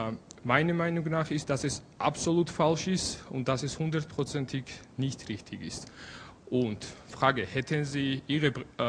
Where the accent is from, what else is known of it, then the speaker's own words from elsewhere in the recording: Georgia; German is a second language; moved away as an adult; now in Graz, Austria; Ich komme auch aus Georgien. Ich studiere seit 2009 in Graz an der Kaukasus-Uni, JUS.